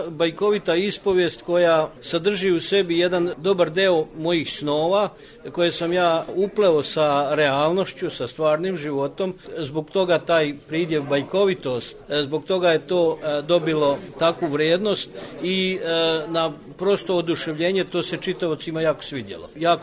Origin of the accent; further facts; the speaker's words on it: Karlovac County, Croatia; also born or lived in Serbia; now in United States; dolazim iz Sjedinjenih Američkih Država, inače sam rođen na Kordunu u bivšoj Republici Hrvatskoj, gdje sam živeo sve do progona 1995. godine, tad sam došao u Srbiju, nakon tri godine sam se preselio u Sjedinjenih Američkih Država.